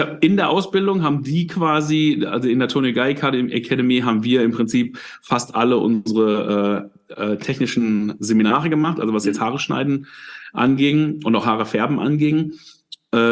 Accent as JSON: {"language": "German", "town": "Dinslaken", "region": "North Rhine-Westphalia", "country": "Germany", "tie": "born or raised there", "also_born_or_lived": "Mülheim an der Ruhr", "said": "Ja, also bin da auch geboren, ich bin aufgewachsen in Dienstlaken, das ist so am Rand vom Ruhrgebiet."}